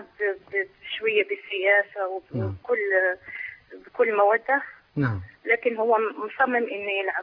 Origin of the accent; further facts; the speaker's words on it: Morocco; now in United Kingdom; من المغرب، من يعني أصلي من المغرب وأنا من بريطانيا.